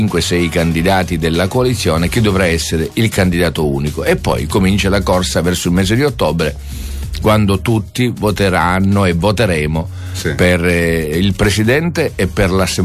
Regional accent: Sicily, Italy; Sicilia è nel pantano, vive il momento più drammatico del suo lungo dopoguerra. Voglio mettere a disposizione della mia terra la mia competenza

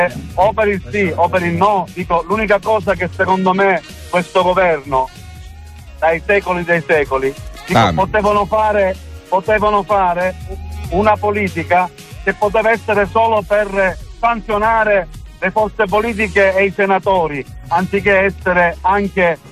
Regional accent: Palermo, Sicily, Italy; l'augurio che faccio io da buon palermitano

